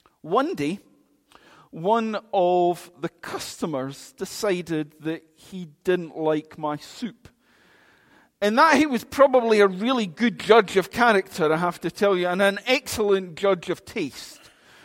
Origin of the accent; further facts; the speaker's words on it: Linlithgow, Scotland, United Kingdom; also born or lived in Kent; Born in Kent, you wouldn't know that by the accent. I grew up in Linlithgow. I studied in Edinburgh, in Aberdeen, and in Glasgow. Spent 10 years as a parish minister in sunny Lanarkshire.